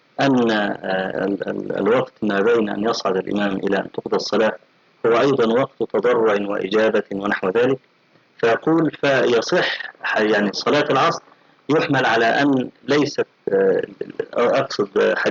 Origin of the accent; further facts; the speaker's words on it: Egypt; فأخذها بعض أهل بعض الناس عندنا في مصر